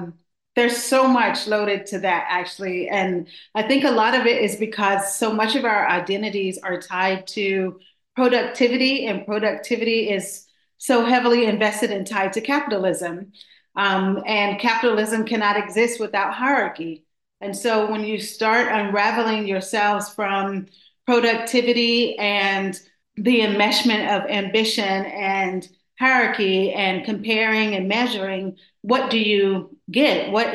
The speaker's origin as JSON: {"language": "English", "region": "the South", "country": "United States", "tie": "born or raised there", "said": "Because we were raised in the South, where you said little and you did what you were told and you did not question it."}